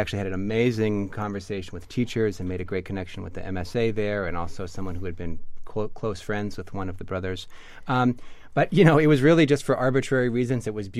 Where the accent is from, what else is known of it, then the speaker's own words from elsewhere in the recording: Cambridge, Massachusetts, United States; I grew up in Cambridge